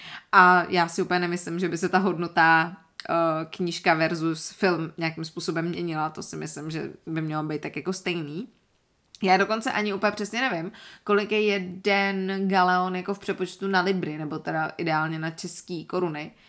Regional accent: Karlovy Vary, Karlovy Vary Region, Czechia; now in Prague, Czechia; Já jsem původem z Karlových Varů

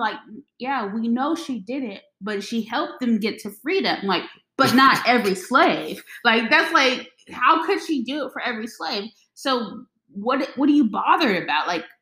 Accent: Canada; I'm Canadian.

